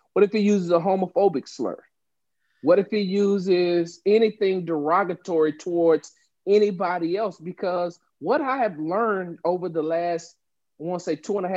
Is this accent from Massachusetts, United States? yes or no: no; Texas, United States; just like I'm proud to be from Texas, I'm proud to be from America.